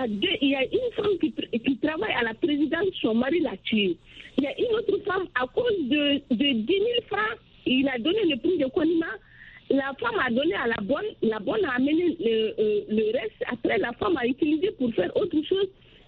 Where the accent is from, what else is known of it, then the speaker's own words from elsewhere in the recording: Mali; Déjà, il y a ça chez nous au Mali.